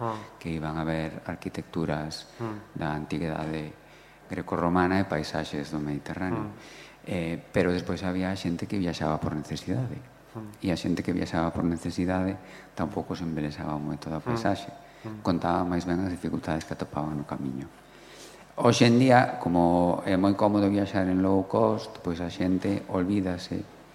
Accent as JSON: {"language": "Galician", "region": "Galicia", "country": "Spain", "said": "fin de semana pasada, eu son da Arousa, e hai moitas casas contemporáneas"}